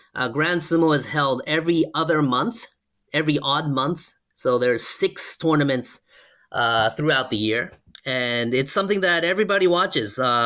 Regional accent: Japan; English is a second language; also born or lived in Virginia, United States; I was born and raised here in Japan, but I went to an international school in Tokyo through high school. I then spent 4 years studying at a university in Virginia.

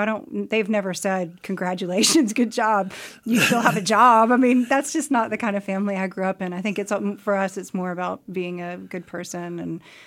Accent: North Carolina, United States; and I am from North Carolina, and it's not only enough, it's everything for me.

